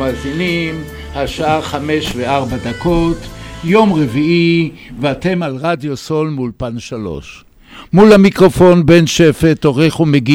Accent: Tel Aviv, Tel Aviv District, Israel; born there; אני יליד תל אביב

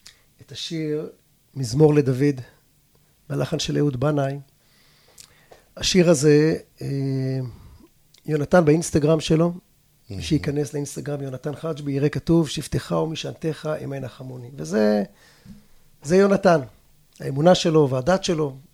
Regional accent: Yakhini, Southern District, Israel; now in Kisufim, Israel; אני חיה בעוטף, אני חי בעוטף, אני כל החיים שלי, מושב יחיני, אני נולדתי במושב יחיני, למרות שב-20 שנה האחרונות אני גר בכיסופים, אבל כן, העוטף זה הבית שלי, הדרום זה הבית שלי

